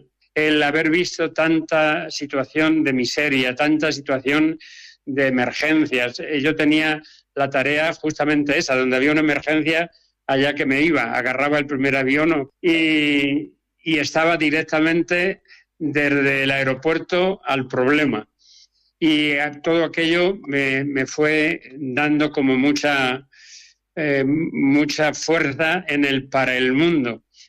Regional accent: Torre de Juan Abad, Castilla-La Mancha, Spain; Don José Antonio Mayordomo estaba de párroco en mi pueblo, en Torre de Juan Abad

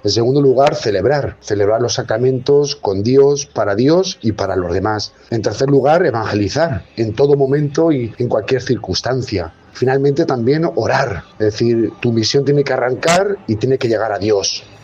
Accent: Villahermosa, Castilla-La Mancha, Spain; born there; Nací en Villahermosa un 19 de diciembre de 1984.

